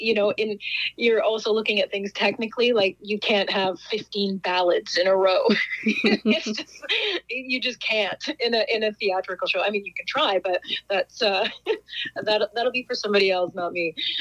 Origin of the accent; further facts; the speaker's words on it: Canada; So highlighting the Canadian contribution and to that was really important to me as a Canadian.